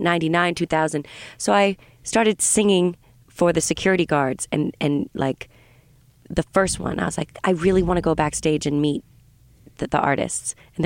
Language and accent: English; Vermont, United States; born there; I was born in Vermont. Shout out Bernie Sanders.